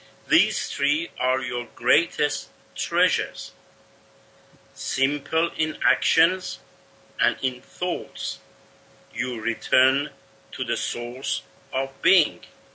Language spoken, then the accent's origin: English; Coventry, West Midlands, United Kingdom; Greetings from Coventry, my hometown in United Kingdom.